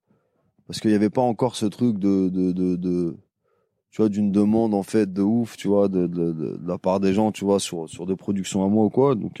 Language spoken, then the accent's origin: French; Paris, Île-de-France, France; je suis de Paris